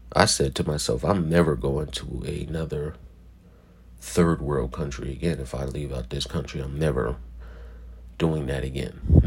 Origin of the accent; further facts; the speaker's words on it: Philadelphia, Pennsylvania, United States; I'm from West Philly, like, nigga, we on a block, it's just number of black people.